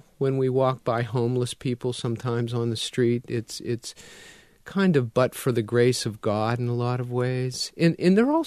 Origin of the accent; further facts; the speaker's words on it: Pittsburgh, Pennsylvania, United States; now in North Carolina, United States; I grew up in Pittsburgh, went to undergraduate and graduate school at the University of Pittsburgh.